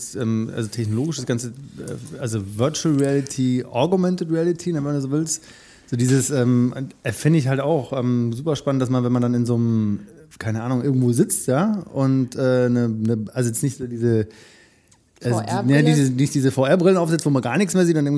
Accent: Radolfzell, Baden-Württemberg, Germany; also in meiner Stadt, wo ich groß geworden bin, Radolfzell.

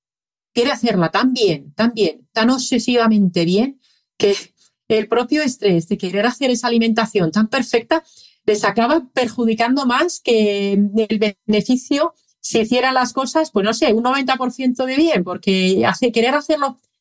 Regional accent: Finland; Spanish is a second language; Esto se ha estudiado bastante con jugadores, por ejemplo, en mi país, en Finlandia, con jugadores de hockey.

